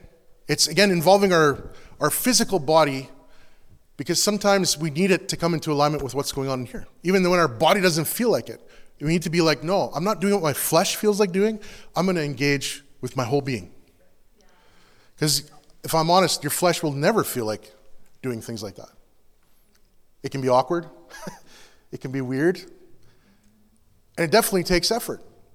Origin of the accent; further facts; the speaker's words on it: Canada; okay, guys, we're so Canadian